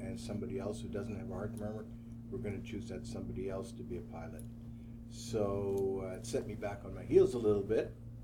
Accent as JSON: {"language": "English", "town": "Vancouver", "region": "British Columbia", "country": "Canada", "tie": "born or raised there", "said": "I grew up in Vancouver, beautiful city, attended elementary and also high school, attended McGee and John Oliver High Schools, and then went on to UBC, where I studied law"}